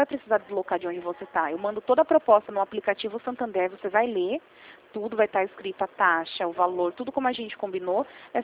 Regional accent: Rio Claro, São Paulo, Brazil; eu sou aqui de Rio Claro mesmo

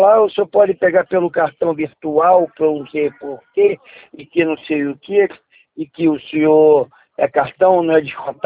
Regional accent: Rio de Janeiro, Brazil; Sou do Rio.

